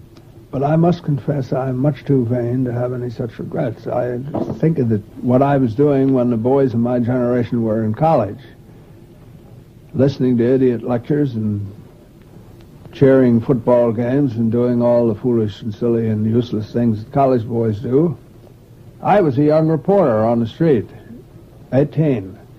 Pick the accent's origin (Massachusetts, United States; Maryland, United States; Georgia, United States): Maryland, United States; Baltimore; born there; I was born on Lexington Street in Baltimore near Fremont.